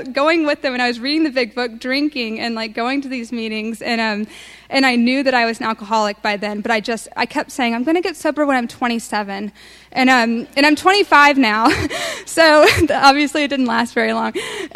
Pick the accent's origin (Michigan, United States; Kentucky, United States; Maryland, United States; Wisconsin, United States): Kentucky, United States; moved away as an adult; also born or lived in Vermont; And so I went to Vermont, and I'm from Kentucky. And and so, like, nobody in Kentucky even knows that Vermont's a state.